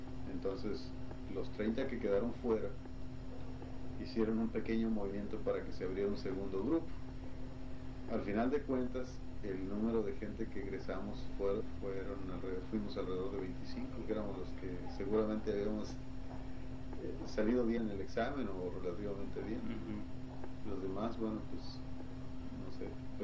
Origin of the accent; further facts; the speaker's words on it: Mexicali, Baja California, Mexico; yo soy de Baja California, soy del Valle de Mexicali.